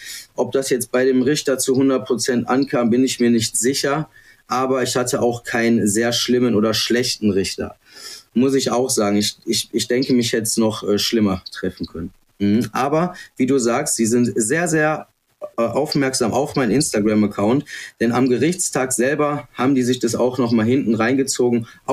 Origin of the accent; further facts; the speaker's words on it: North Rhine-Westphalia, Germany; ich bin ja aus NRW